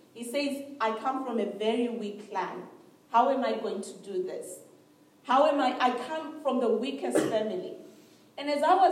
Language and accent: English; Zimbabwe; maybe I come from Zimbabwe, it's a very poor country.